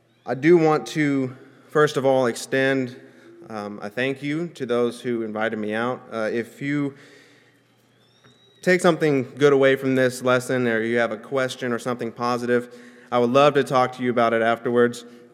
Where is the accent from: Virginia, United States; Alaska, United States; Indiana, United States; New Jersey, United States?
Alaska, United States; Anchorage; now in South Africa; I grew up in Anchorage at the DeBar congregation, Anchorage Church of Christ, and after high school I joined the AIM program, and I went to South Africa, Port Elizabeth, South Africa